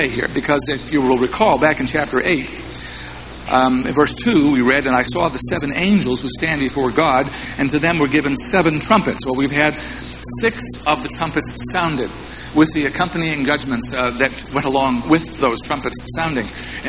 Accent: Boston, Massachusetts, United States; We don't know the outcome of the World Series, even though I'm from Boston.

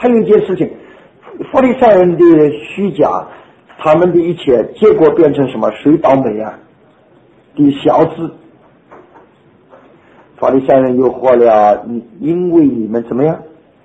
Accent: China; 所以我们中国人呢，这个讣告的时候，父亲死了，这个讣文怎么写？

